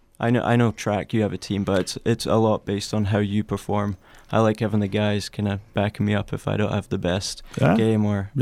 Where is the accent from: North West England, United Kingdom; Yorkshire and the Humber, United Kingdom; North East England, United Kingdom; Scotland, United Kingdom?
Scotland, United Kingdom; Dumfries; I grew up in Dumfries, as you said. I've been there pretty much my whole life. Parents are actually both English. Mm. They both moved when they were younger. I think 12, 13, both of them around that age, they moved there. So they've been there since then.